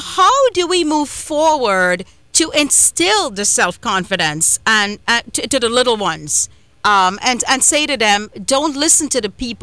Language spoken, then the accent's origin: English; Trinidad & Tobago; I, as an Indian woman who grew up in Trinidad and Tobago